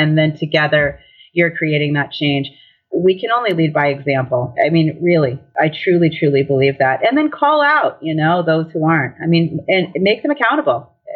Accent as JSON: {"language": "English", "town": "San Francisco", "region": "California", "country": "United States", "tie": "born there", "also_born_or_lived": "Louisiana / Maine", "said": "I was born in San Francisco and have lived as far south as Louisiana, lived as far north as Maine, all up and down the East Coast, lived overseas."}